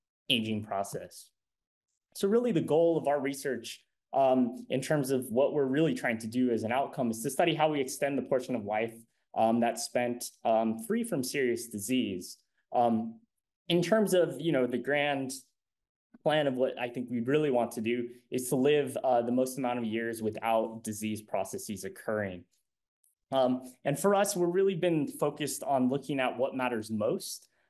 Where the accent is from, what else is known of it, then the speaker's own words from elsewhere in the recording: San Diego, California, United States; also born or lived in Hawaii / New York City; I'm incredibly happy to be back home in San Diego. I was born and raised in San Diego and did my scientific training actually in another beautiful location in Hawaii for 10 years.